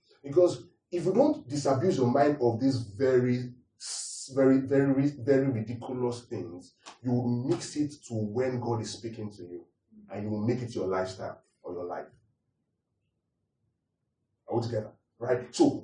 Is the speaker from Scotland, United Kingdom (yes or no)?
yes; Edinburgh, Scotland, United Kingdom; I said, I'm from Edinburgh, Scotland.